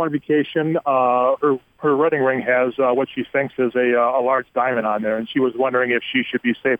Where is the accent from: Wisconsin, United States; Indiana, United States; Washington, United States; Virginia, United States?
Wisconsin, United States; You know, and being that, you know, we're from Wisconsin, that tainted alcohol is a big red, you know, red flag for us.